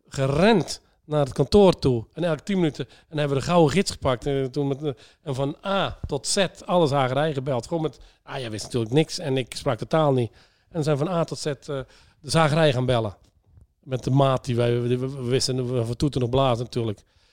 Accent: North Brabant, Netherlands; ik kom uit Brabant. Ik ben in Brabant opgegroeid in een van de 8 zaligheden.

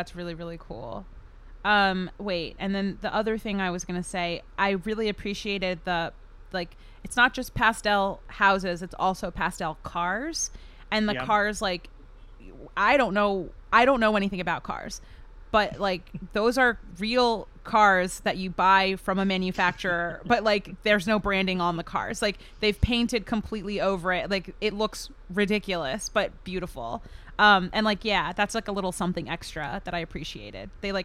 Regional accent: Maryland, United States; I grew up in Maryland, so that's what I'm saying. Yeah, it's weird. They all, like, everybody there, like, the part of Maryland that I mostly grew up in is so, like

